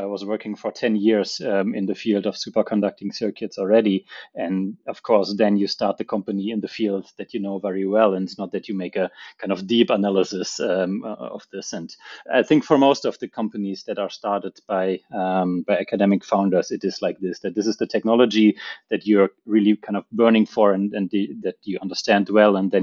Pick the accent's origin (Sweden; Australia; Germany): Germany; North Rhine-Westphalia; English is a second language; also born or lived in Munich; So I'm originally from Germany, the western part. I grew up north of Cologne.